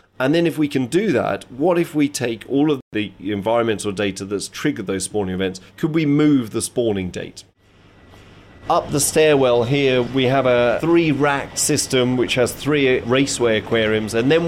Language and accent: English; East of England, United Kingdom; I grew up in Essex, in a coastal village, so I've always had a connection with the ocean.